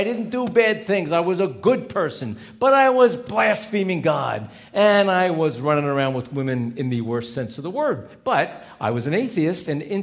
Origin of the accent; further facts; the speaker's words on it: Reading, United States; I was the assistant to the mayor of my hometown, Reading, which is a little larger than Troy.